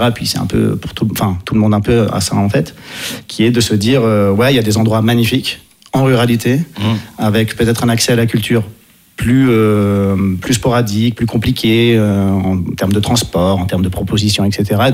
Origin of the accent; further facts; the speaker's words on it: Italy; moved away as an adult; now in Paris, France; Et moi, en plus, j'ai grandi en Italie, j'ai fait mes études en Italie.